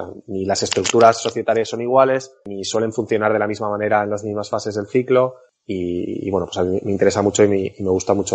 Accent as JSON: {"language": "Spanish", "town": "Valencia", "region": "Valencian Community", "country": "Spain", "said": "Yo, tú dices, soy de Castellón, yo soy de Valencia."}